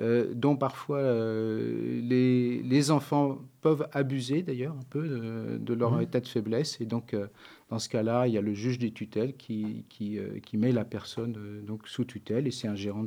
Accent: Saint-Mandé, Île-de-France, France; born there; Oui, alors moi, je suis né dans le Val-de-Marne, à Saint-Mandé, qui est dans la banlieue parisienne.

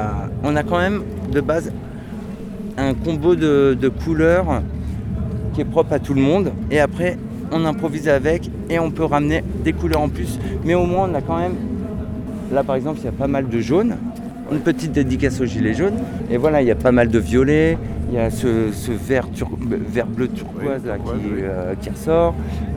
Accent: Tours, Centre-Val de Loire, France; moi je suis de Tours

